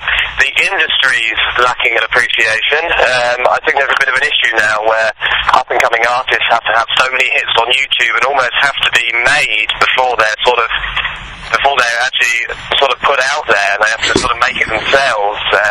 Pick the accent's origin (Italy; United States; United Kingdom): United Kingdom; accent: British; I don't know if it's my sound's different because of my British accent